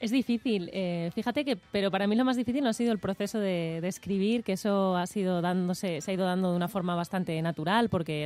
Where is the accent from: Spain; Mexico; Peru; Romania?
Spain; Madrid, Community of Madrid; Yo soy madrileña, pero mi madre es de un pueblito de la Sierra de Gredos y mi padre era de Zamora.